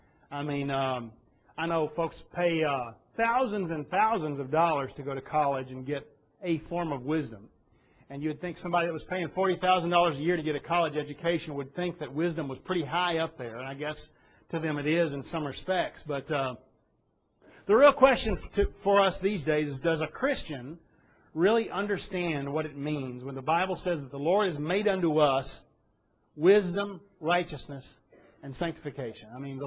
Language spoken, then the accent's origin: English; United States